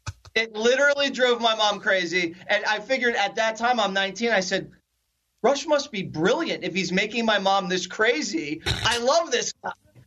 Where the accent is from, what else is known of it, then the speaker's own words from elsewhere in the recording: Philadelphia, Pennsylvania, United States; And we used to go drive from Philly to Maine, because I grew up in Philly.